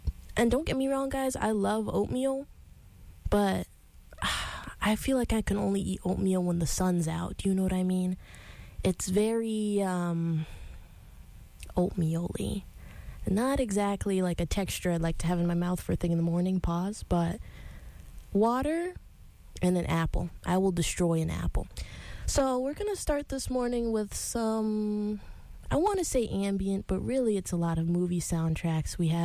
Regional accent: Syracuse, New York, United States; I'm from Syracuse, New York. I'm currently a sophomore here at SUNY Oneonta.

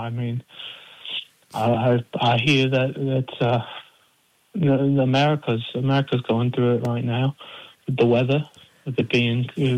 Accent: United Kingdom; Well, being British is also pretty good. I mean, you know, we have our own problems across the pond, but we're getting through them. I get a lot of comments on the British accent being in a lot of American shows and stuff.

